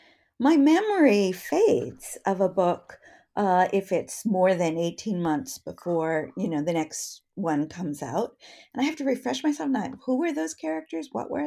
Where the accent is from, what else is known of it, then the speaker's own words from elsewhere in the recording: Denver, Colorado, United States; I grew up in the West. I grew up in Denver, Patrick, and woohoo! And I grew up, you know, when it was still had its Western heritage.